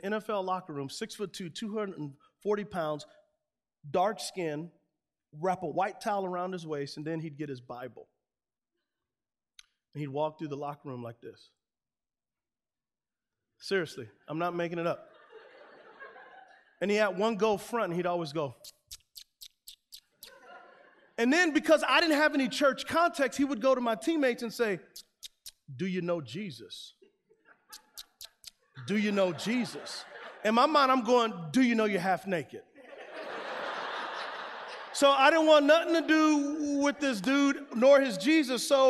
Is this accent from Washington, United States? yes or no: no; San Antonio, Texas, United States; I grew up in San Antonio, Texas. I grew up in the hood. I grew up on the west side. We were poor.